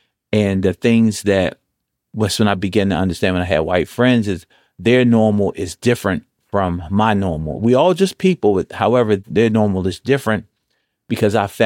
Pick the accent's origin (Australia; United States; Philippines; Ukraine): United States; Baltimore, Maryland; And so I grew up in West Baltimore with a single family home. I have three birth brothers.